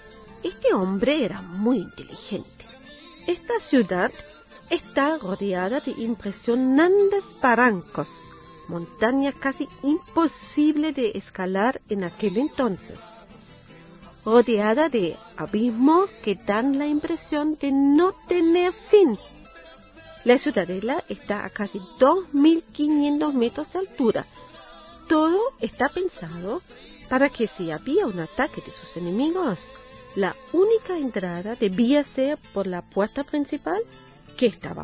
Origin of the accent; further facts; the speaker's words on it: Germany; Spanish is a second language; De Alemania.